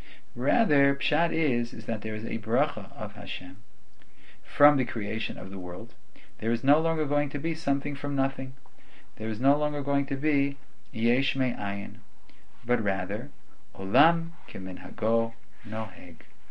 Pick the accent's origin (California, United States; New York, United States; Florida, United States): New York, United States; Manhattan; also born or lived in Israel; But because growing up in Manhattan, people weren't planting so many trees. And in Israel, I spent most of my years in the Old City.